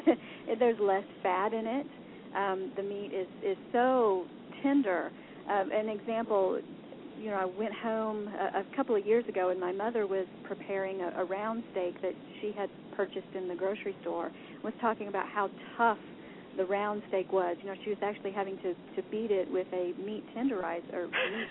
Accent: Missouri, United States; Well, growing up in Southwest Missouri, my parents did this while I was growing up.

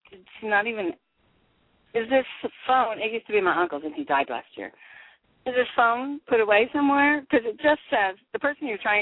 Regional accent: Indiana, United States; now in Sacramento, United States; We didn't grow up together. I grew up in Indiana.

